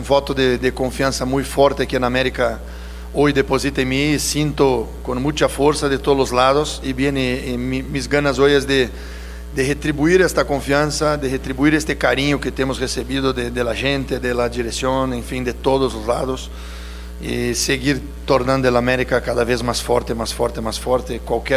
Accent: Brazil; Spanish is a second language; now in San Luis, Mexico; Soy de Brasil.

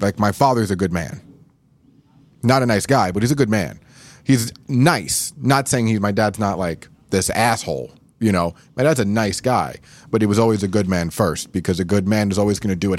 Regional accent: Florida, United States; also born or lived in New York; You know, I was born in New York, raised in Florida, but I was raised by, you know, my whole family was born and raised in New York City.

